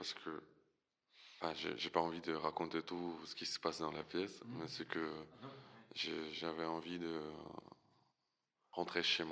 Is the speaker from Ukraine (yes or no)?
yes; Ukraine; first language Russian; French is a second language; now in France; je suis ukrainien. Je suis né, j'ai grandi en Ukraine, mais toute ma vie j'ai parlé principalement russe dans ma famille ou avec mes amis